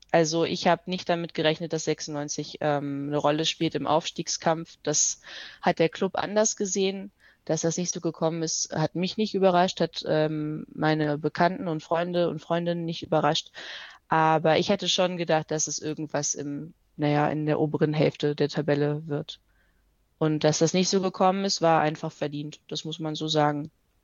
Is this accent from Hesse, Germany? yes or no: no; Hanover, Lower Saxony, Germany; now in Austria; Ja, ich komme ursprünglich aus Hannover.